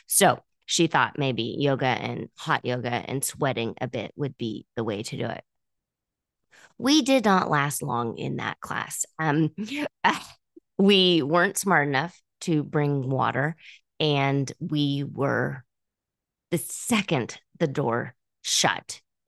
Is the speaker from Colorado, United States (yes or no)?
no; California, United States; But I grew up in California. And the fact is, I'm probably a little bit vain. And so I grew up with my mom going to different exercise classes.